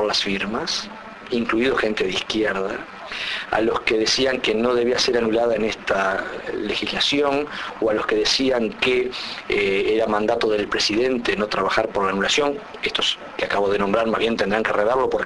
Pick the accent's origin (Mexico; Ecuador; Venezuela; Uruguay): Uruguay; Somos uruguayos, somos orientales y queremos vivir en un país de estas características